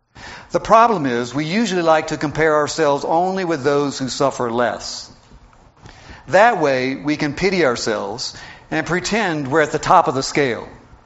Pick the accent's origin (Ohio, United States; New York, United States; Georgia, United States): Georgia, United States; Atlanta; In fact, I grew up in Georgia and in the city of Atlanta.